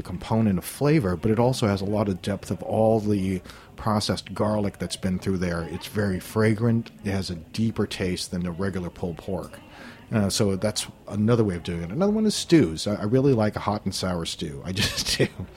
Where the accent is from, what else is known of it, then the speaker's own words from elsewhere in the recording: Guam; And I would say, especially growing up on Guam, it was one of those things you had.